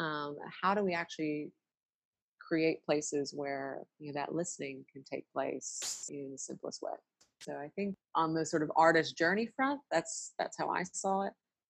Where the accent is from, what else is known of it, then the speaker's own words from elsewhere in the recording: Ghana; I think as a Ghanaian, we have a term called Sankofa